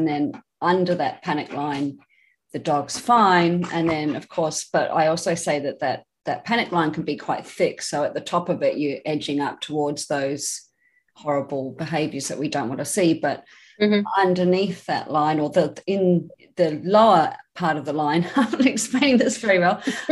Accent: Australia; I am from Australia

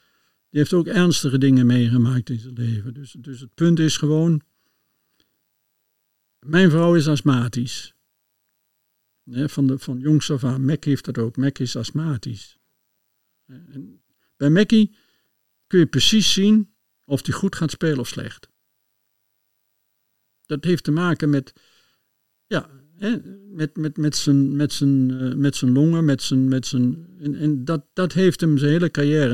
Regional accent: Netherlands; now in Belgium; Dat wij zo autoritair waren als Nederlanders. En dat was ook wel zo.

